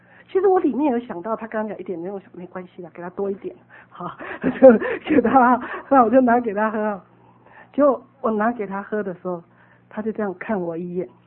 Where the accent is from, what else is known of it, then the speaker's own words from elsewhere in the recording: China; 那你知道我们中国人就是这样嘛